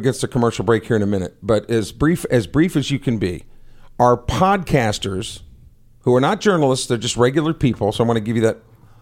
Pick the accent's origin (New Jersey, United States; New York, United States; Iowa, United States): Iowa, United States; I was told that me and Merg are both damn Yankees because he's from Illinois. I'm from Iowa.